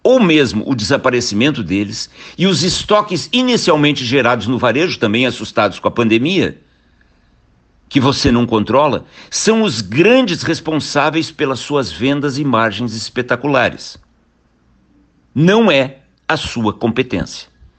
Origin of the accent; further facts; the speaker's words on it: Brazil; born there; nos retirar aquilo que nós nascemos no Brasil pensando ser garantido